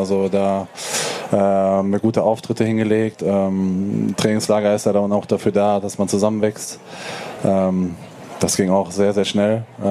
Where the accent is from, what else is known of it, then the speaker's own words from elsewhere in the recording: North Rhine-Westphalia, Germany; now in Karlsruhe, Germany; ich komme ja aus dem Sauerland